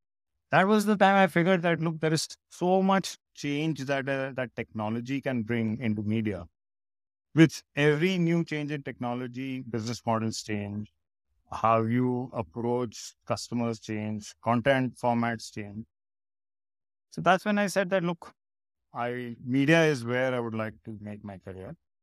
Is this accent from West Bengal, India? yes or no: no; Andheri, Maharashtra, India; I grew up in Andheri, and we used to live in an apartment complex which had a big ground.